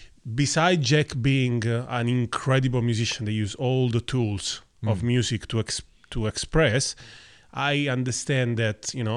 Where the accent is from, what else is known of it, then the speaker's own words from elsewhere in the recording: Italy; English is a second language; now in Melbourne, Australia; I come from Italy